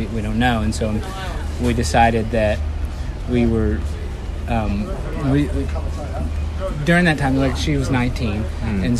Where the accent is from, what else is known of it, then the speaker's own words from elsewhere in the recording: Sapulpa, Oklahoma, United States; Okay. Well, I grew up in Sepulpa. It's a suburb of Tulsa, Oklahoma.